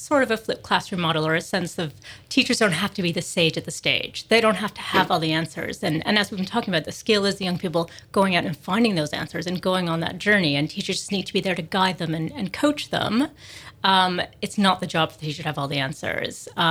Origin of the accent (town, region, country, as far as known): Toronto, Ontario, Canada